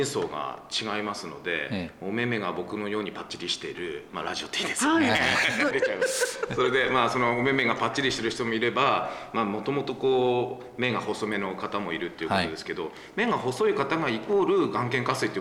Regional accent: Aomori, Japan; 僕もあのメガロープシティ青森出身ですけど

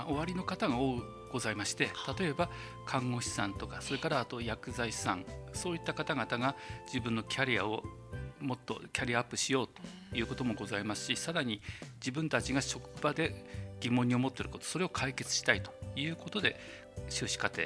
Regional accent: Iwate, Japan; 私はもともと岩手県生まれの岩手育ちということで、やはり医療人になろうと思って

